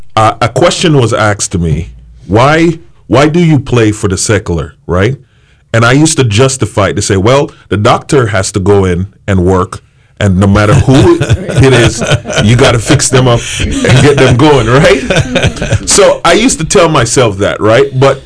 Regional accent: Jamaica; born there; I was born in Jamaica. I was a PK pastor's kid.

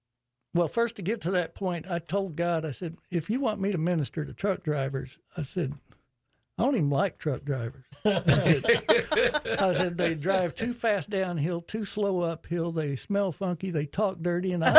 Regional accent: Tulsa, Oklahoma, United States; also born or lived in Virginia; Wound up, he pulled me away from Virginia back to Tulsa, Oklahoma, born and raised in Tulsa, Oklahoma.

